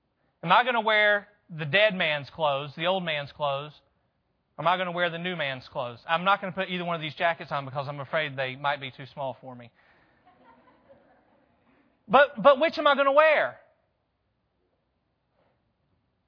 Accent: Athens, Georgia, United States; Born and raised in Athens, Georgia. You ever heard the saying, bleed red and black? That's me.

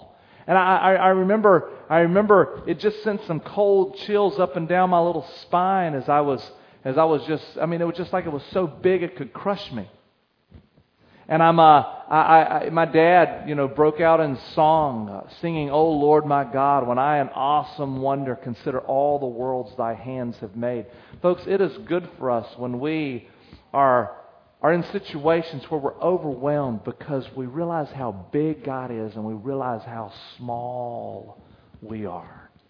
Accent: North Carolina, United States; also born or lived in Tennessee; I grew up in North Carolina and we have some beautiful bumps that we call mountains, called the Smokies, right? You know, I actually was born in Tennessee.

